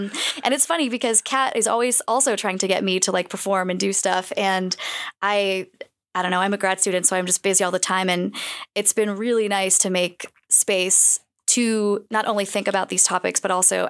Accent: Colorado, United States; now in Alaska, United States; And when I was growing up in Colorado, my sister and I were one of like 4 Indians in our high school.

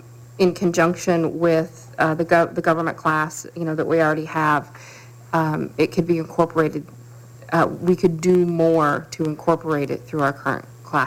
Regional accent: South Carolina, United States; also born or lived in Utah; I grew up in South Carolina. I lived in Utah for 18 years.

